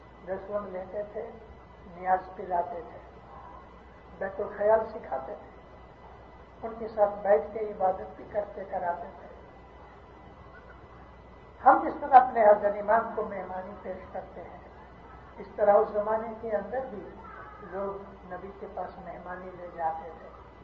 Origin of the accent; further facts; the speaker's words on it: Amritsar, Punjab, India; born there; میں امرتسر میں پیدا ہوا ہوں